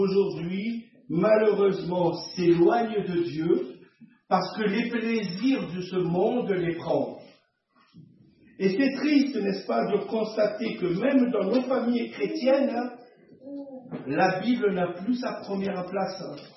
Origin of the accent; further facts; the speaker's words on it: Marseille, Provence-Alpes-Côte d'Azur, France; accent: Marseille; À Marseille, parce que j'ai l'accent de Marseille.